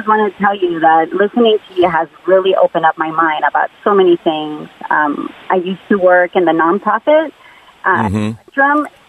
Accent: Mexico; I'm born and raised in Mexico.

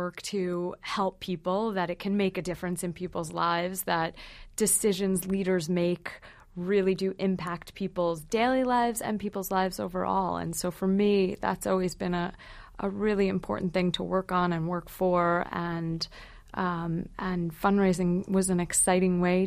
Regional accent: Dix Hills, New York, United States; But no, I am from Long Island and came home for the summer and started volunteering on Hillary's campaign

